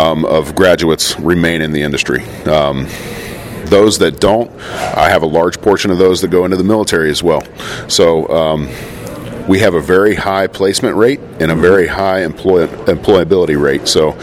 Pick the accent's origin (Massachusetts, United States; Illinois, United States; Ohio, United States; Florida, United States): Ohio, United States; Dayton; also born or lived in Waynesville; now in Lynchburg, United States; So born and raised in South Dayton, went to Springboro Schools, grew up in Waynesville, Ohio, moved to Lynchburg, Ohio when I was 21 years old.